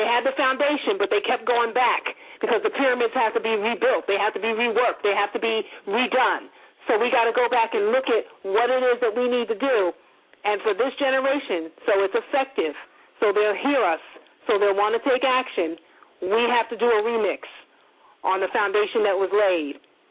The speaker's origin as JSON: {"language": "English", "town": "New York City", "region": "New York", "country": "United States", "tie": "born or raised there", "said": "I grew up in Co-op, so we fam."}